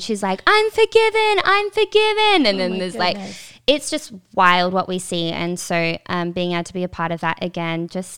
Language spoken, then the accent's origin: English; Melbourne, Victoria, Australia; now in Redding, United States; I'm from Australia. If you haven't already heard from my accent, I'm from Melbourne, Australia. And so I moved here to Redding, California in 2021 during the pandemic